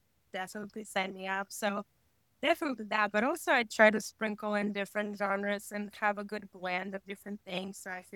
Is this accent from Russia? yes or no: yes; Russia; Growing up in Russia, actually, it's a very rich in history and culture country.